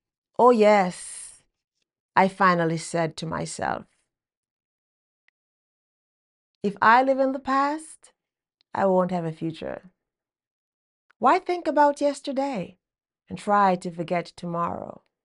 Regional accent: Jamaica; growing up in Jamaica as a kid, there were a lot of times we had to go through that weren't what we wanted as children

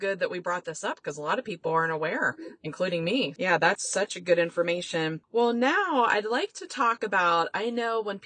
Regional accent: Ohio, United States; also born or lived in Florida; We're from Ohio. In fact, we're in Ohio right now, Northeast Ohio, but we lived in Florida for 20 years before we started traveling.

